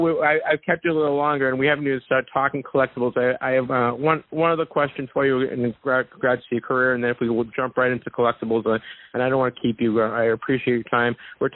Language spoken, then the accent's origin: English; New England, United States; When I was a kid, I grew up in New England, obviously.